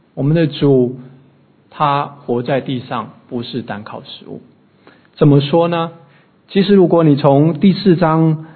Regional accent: China; now in Australia; 所以当来到澳洲我也有接触一些当地的一些同事，人家不会见面就问你说你吃饭了没有，但是我们中国人就会问你吃饭了没有

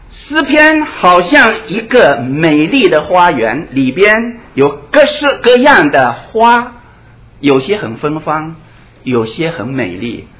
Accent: China; 我们中国人也有好多好多的诗歌啊！我记得我很小的时候哈，还没文革前，我家里的人总是要我去背那些唐诗跟宋词。

